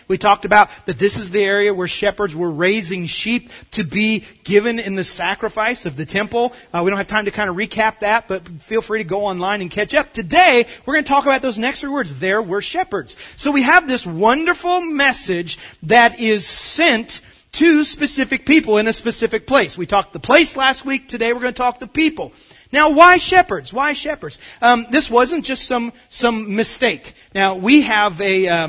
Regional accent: East Coast, United States; born there; I was born on the East Coast, and I have siblings who now live on the West Coast.

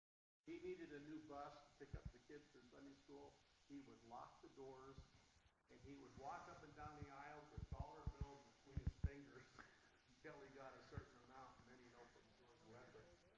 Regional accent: England, United Kingdom; I grew up in England, and I didn't go to the Southern Baptist Church

